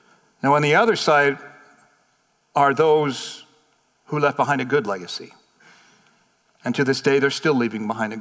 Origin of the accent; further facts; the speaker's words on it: California, United States; You know, I grew up in California, like the oldest is 200 years old.